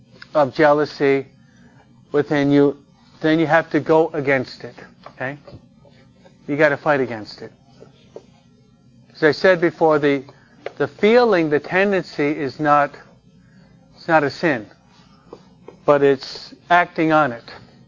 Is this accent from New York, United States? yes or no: yes; New York, United States; I'm a New Yorker. The Yankees, okay?